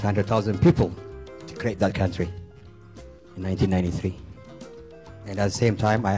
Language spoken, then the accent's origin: English; Eritrea; Again, I'm from Eritrea.